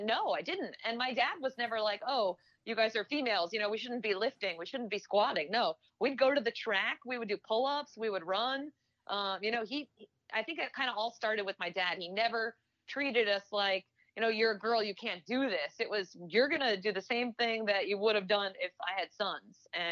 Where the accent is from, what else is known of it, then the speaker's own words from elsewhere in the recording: Connecticut, United States; He was a huge Yankees fan because we're from Connecticut.